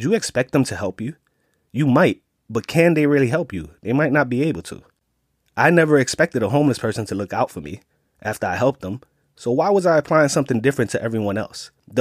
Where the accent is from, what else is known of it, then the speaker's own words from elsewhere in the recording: Bronx, New York, United States; I was raised in the South Bronx. I was raised around things and people that most parents would not want their kids around.